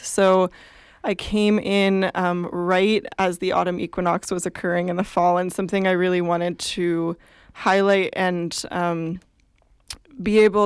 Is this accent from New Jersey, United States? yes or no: no; California, United States; I mean, I had the pleasure of also growing up in the Bay Area.